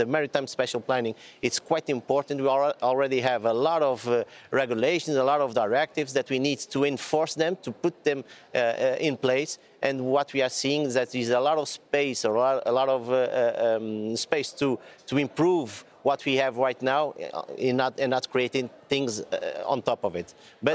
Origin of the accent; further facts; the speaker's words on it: Azores, Portugal; English is a second language; because I'm from Azores, from Portugal